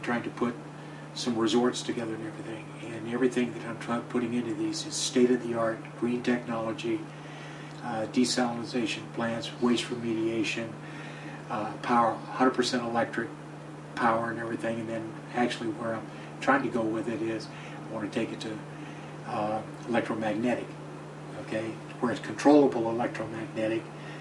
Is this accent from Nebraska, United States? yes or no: no; South Carolina, United States; born there; I was born in South Carolina.